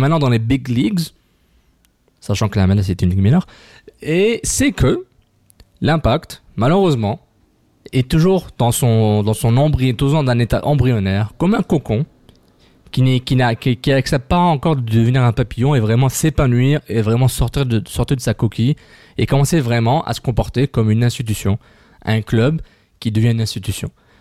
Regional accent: Montreal, Quebec, Canada; Moi, je suis un Montréalais.

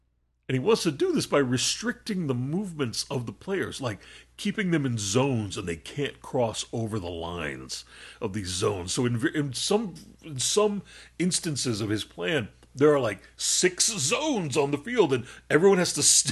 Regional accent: United States; Because I'm an American, I'm going to call this soccer.

